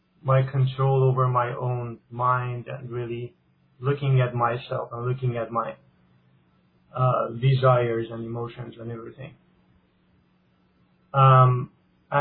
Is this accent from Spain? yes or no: no; Iran; first language Persian; English is a second language; Oh, I'm from Iran, so my first language is Farsi or Persian.